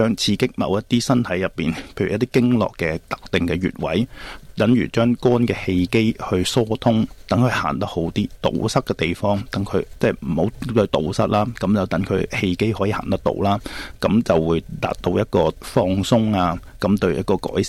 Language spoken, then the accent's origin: Cantonese; Guangdong, China; accent: Cantonese; 肝郁即系好似成日都我哋广东话讲